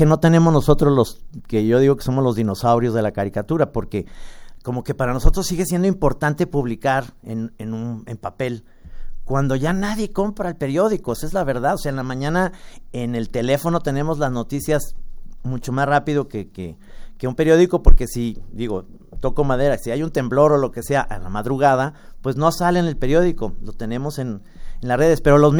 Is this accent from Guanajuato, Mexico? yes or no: no; Jalisco, Mexico; todos somos de aquí de Jalisco.